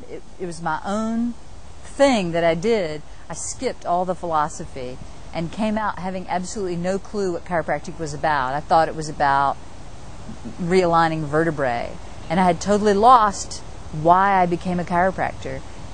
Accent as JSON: {"language": "English", "town": "St. Augustine", "region": "Florida", "country": "United States", "tie": "born or raised there", "said": "So I ended up in the last place that I thought I would return, which was back to my hometown in St. Augustine."}